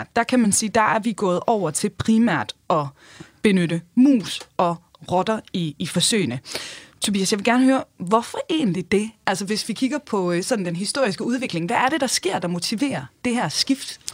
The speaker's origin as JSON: {"language": "Danish", "region": "England", "country": "United Kingdom", "tie": "born or raised there", "lives_now": "Denmark", "said": "fordi jeg er vokset op i England"}